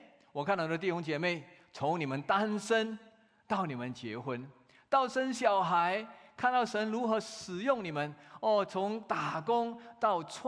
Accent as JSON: {"language": "Chinese", "country": "China", "moved": "yes", "lives_now": "United States", "said": "就漂洋渡海到美国来打拼天下。脸皮厚够不厚啊？够厚了吧？不但是脸皮厚，我们手皮也够厚。我们中国人最怎么样？刻苦耐劳。"}